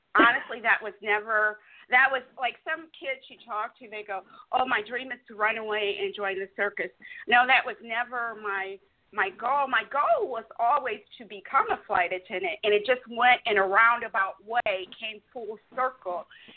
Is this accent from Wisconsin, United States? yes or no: no; Rockford, Illinois, United States; Well, I'm from Rockford, Illinois.